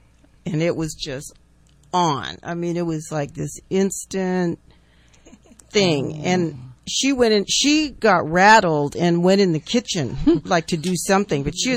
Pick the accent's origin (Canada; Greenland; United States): United States; California; she was from Houston, I'm from Sonoma County, you know, there were a lot of differences.